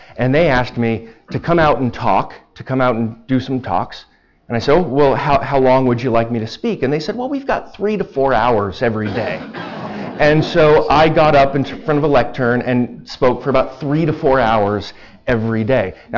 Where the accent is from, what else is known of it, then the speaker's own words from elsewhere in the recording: California, United States; I'm just a Californian who flew in at 4 a.m.